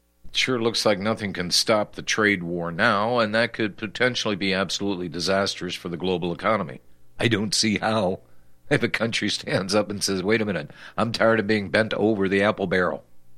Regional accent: United States; born there; I'm an American. I was born here. I've lived here many years

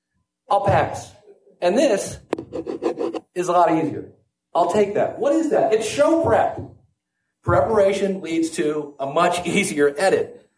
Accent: Cleveland, Ohio, United States; I'm from Cleveland. You may have heard LeBron James is back in town.

